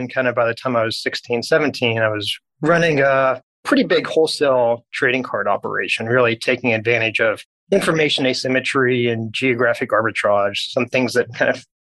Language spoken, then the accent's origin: English; Dallas, Texas, United States; I was born and raised in Dallas, so I didn't really know what Wall Street was.